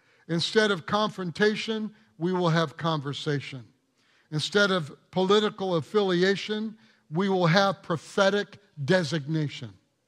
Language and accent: English; Michigan, United States; Michigan, yes, I'm from Michigan, championship team from Michigan